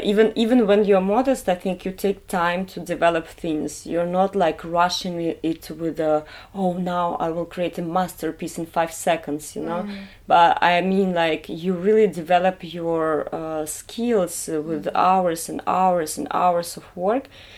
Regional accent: Belarus; English is a second language; now in Paris, France; I'm originally from Belarus. Since 2 years, I live in Paris

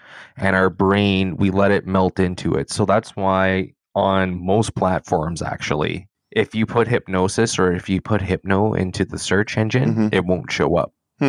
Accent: Canada; I'm Canadian

